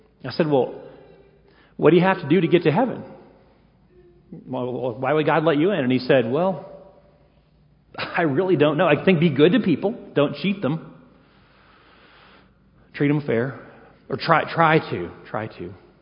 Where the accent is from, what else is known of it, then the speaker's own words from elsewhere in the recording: Arkansas, United States; I'm from Arkansas, so I like things that are really simple. I mean, in Arkansas, we would tell Texas Aggie jokes